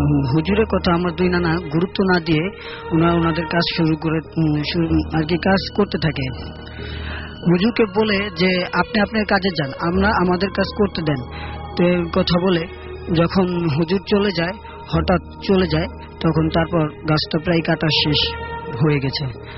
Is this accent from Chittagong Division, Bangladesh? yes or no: no; Bhola, Barisal Division, Bangladesh; আমি ভোলা থেকে এসেছি।